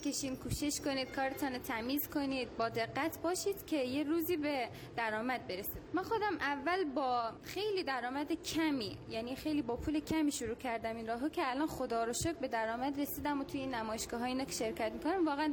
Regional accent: Mashhad, Razavi Khorasan, Iran; born there; 19 سالم، ساکن مشهد و همینجا به دنیا اومدم.

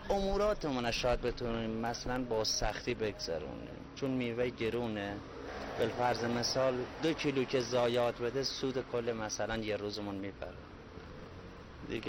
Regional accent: Lordegan, Chaharmahal and Bakhtiari, Iran; لردگان، شهرستان لردگان.

